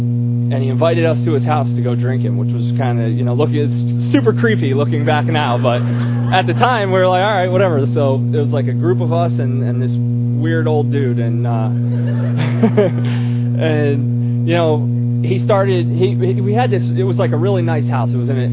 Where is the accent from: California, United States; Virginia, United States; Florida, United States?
Florida, United States; New Port Richey; I'm from Newport Richey. I grew up in Newport Richey.